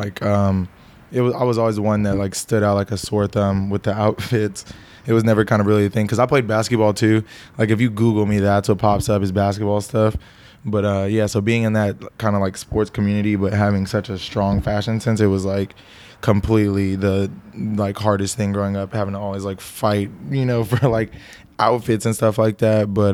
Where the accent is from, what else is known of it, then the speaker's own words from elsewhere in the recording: Atlanta, Georgia, United States; now in Los Angeles, United States; I'm from Atlanta, Georgia, and currently moved to LA like 2 years ago.